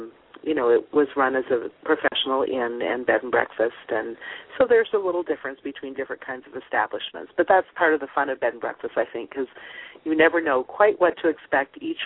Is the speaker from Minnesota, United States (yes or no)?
yes; Austin, Minnesota, United States; also born or lived in Germany; and I am from Austin, Minnesota originally. And I moved back here to be near my family and my nieces and nephews